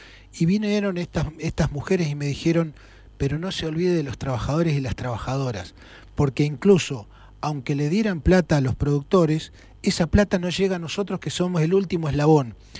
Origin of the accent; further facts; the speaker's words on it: El Huecú, Neuquén, Argentina; ni que decir en el interior, yo soy del Huecú.